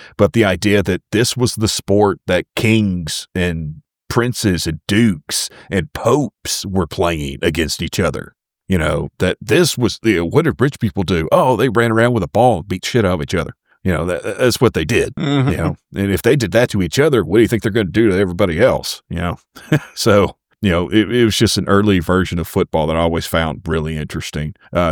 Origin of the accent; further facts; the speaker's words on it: Texas, United States; just, you know, growing up in Texas, dealing with the same sort of things that Bobby was.